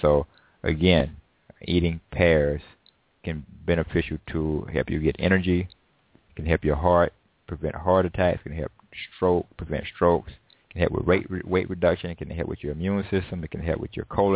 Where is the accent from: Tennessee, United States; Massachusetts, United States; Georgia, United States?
Georgia, United States; When I was a boy, I can remember there being pear trees, and growing up in Georgia, in the area, and we just get them and pick them and eat them.